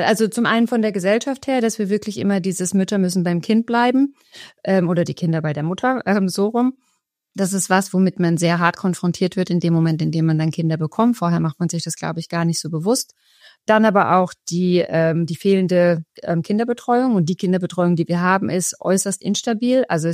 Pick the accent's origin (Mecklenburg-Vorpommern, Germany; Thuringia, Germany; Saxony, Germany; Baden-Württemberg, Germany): Baden-Württemberg, Germany; hier Baden-Württemberg, wo ich herkomme, ganz traditionell